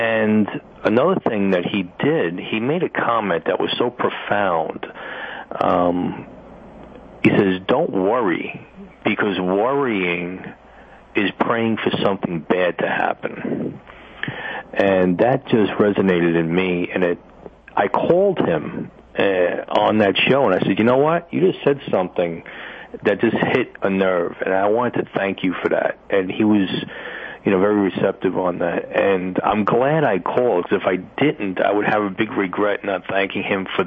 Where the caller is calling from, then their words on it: New York City, New York, United States; New York City.